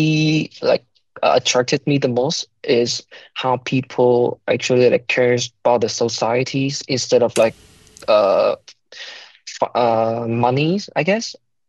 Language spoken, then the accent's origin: English; Hanoi, Vietnam; English is a second language; moved away as an adult; now in New Zealand; Yes, so I'm a Vietnamese. I was born in Hanoi, the capital of Vietnam, and I have been there for 26 years already, and this is like my first time like studying and living outside of Vietnam